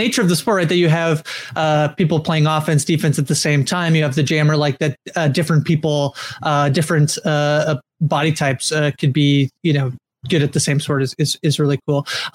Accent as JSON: {"language": "English", "country": "Canada", "said": "I'm Canadian and we pronounce it Zed."}